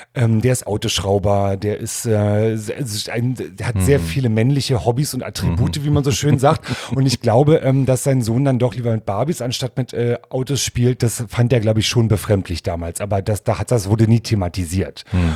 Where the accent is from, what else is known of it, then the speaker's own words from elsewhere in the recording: Berlin, Germany; Ja, ich bin Berlinerin in Neukölln, geboren in Britz.